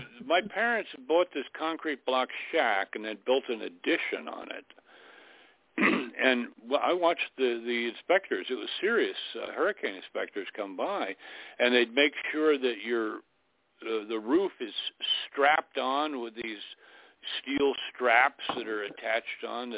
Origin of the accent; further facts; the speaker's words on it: Florida, United States; I'm about to make a trip to back to where I was raised in South Dade County, Florida.